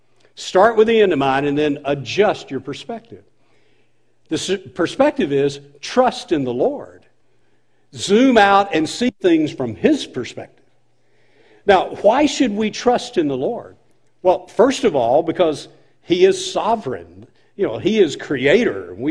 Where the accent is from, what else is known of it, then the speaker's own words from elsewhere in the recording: Alabama, United States; I grew up in Alabama in the 60s, and I saw so much social injustice. Man, it was a very racially charged time.